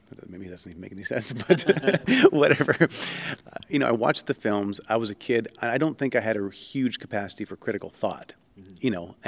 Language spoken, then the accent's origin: English; Canada; now in United States; I'm not sure if it was the same in the States, but I grew up in Canada